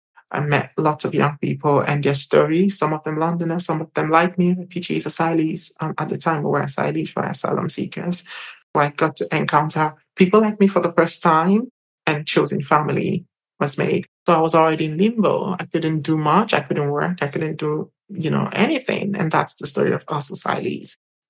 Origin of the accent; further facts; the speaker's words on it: Nigeria; I was born and raised in Nigeria. From 18 years, everything, that place, so beautiful, yet chaotic.